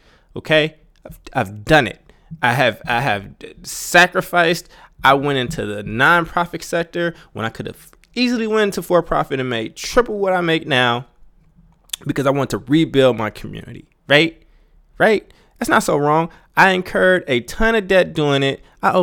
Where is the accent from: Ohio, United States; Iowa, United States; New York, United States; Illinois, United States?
Illinois, United States; Chicago; born there; my family is in Chicago. I was born in Chicago.